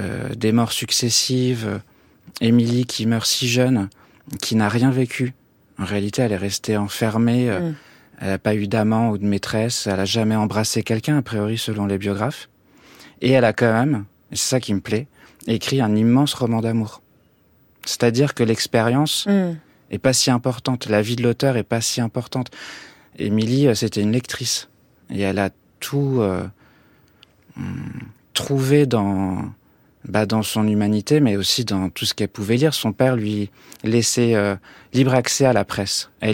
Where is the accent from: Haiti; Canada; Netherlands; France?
France; Normandy; je suis normand, alors j'ai vu la Normandie comme si c'était l'Angleterre.